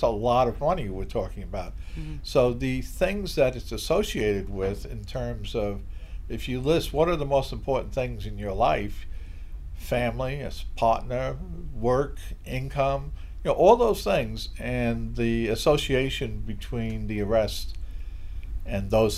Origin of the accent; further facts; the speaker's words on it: Brooklyn, New York, United States; I grew up in Brooklyn, New York, and you know, things would happen when I was a kid.